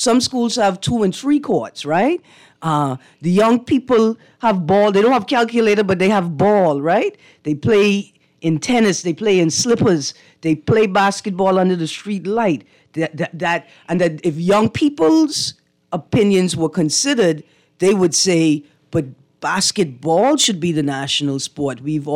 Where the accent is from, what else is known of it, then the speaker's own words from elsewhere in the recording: Bahamas; I am from the Bahamas. What you're going to teach me how to do is how to not capsize the boat